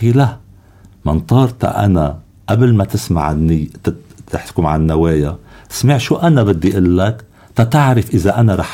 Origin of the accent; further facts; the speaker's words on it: Hasroun, North Governorate, Lebanon; أنا بالحرب بالخمسة وسبعين انجبرنا أن نشتي بحصرون ضيعتي. هلا كنا نصيف فقط